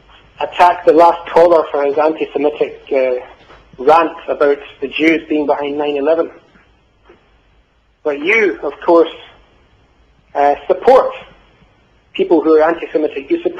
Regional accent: Glasgow, Scotland, United Kingdom; I'm calling from Glasgow.

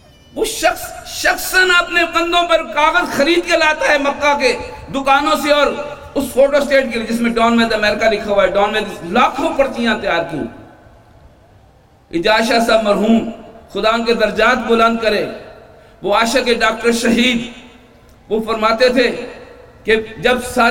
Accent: Punjab, Pakistan; لاہور کے قریب ہمارا علاقہ ہے

